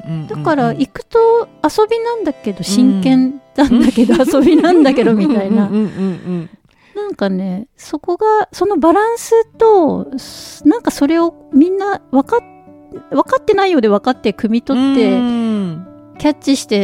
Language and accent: Japanese; Kunitachi, Tokyo, Japan; なんか私の地元国立なんですけど